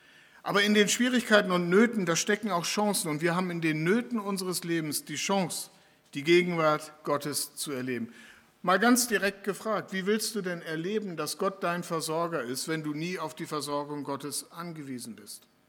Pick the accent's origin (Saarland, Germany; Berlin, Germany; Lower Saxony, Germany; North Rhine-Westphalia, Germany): Lower Saxony, Germany; in meiner Heimat in Ostfriesland